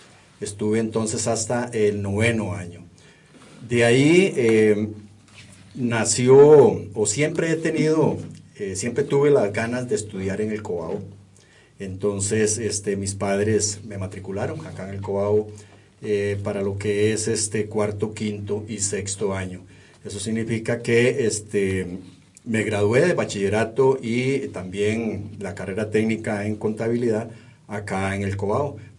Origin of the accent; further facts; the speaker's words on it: Paraíso, Cartago, Costa Rica; Mis estudios primarios, yo soy de Paraíso, en la escuela Goigochea. Ahí cursé mis 6 años primaria.